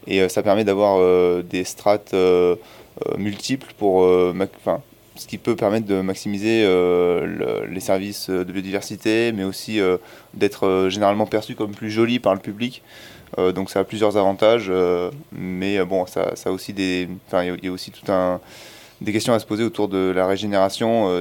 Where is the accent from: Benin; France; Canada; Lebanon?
France; Clermont-Ferrand, Auvergne-Rhône-Alpes; je viens de Clermont-Ferrand